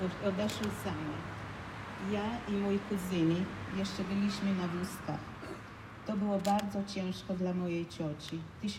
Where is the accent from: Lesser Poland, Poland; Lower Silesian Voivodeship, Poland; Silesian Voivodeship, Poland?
Lesser Poland, Poland; Nowy Sącz; first language Polish; moved away; also born or lived in Israel / United States; Prawie całe moje życie mieszkałam w Izraelu i Stanach Zjednoczonych, ale zawsze na pytanie, skąd pochodzę, dumnie odpowiadałam, że pochodzę z Polski, z Nowego Sącza. Język polski jest jedynym, w którym mówię bez obcego akcentu.